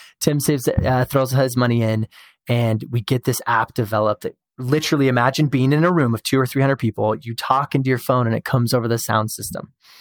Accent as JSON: {"language": "English", "town": "Show Low", "region": "Arizona", "country": "United States", "tie": "born or raised there", "said": "I'm actually from Arizona, as well as you are."}